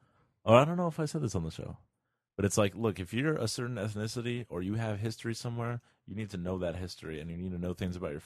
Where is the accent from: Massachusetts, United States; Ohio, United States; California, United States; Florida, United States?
Florida, United States; Miami; Miami is still my hometown.